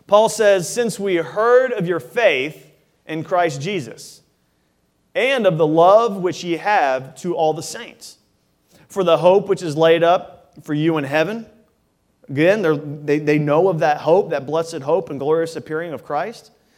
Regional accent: Daytona Beach, Florida, United States; growing up here in Daytona, myself

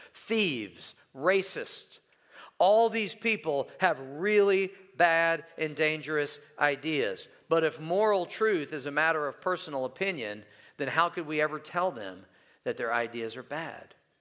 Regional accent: Midwest, United States; People in the Midwest, let me tell you, I'm from the Midwest. They got opinions.

